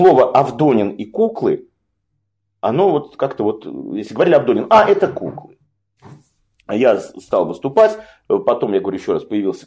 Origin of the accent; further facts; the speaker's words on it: Volsk, Saratov Oblast, Russia; я сам из Вольска, я приехал на каникулы